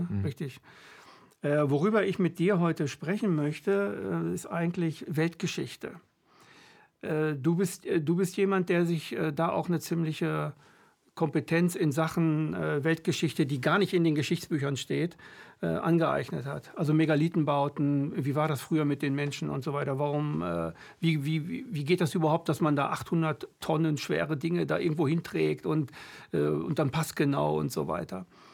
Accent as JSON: {"language": "German", "town": "Hameln", "region": "Lower Saxony", "country": "Germany", "said": "ich komme aus Hameln"}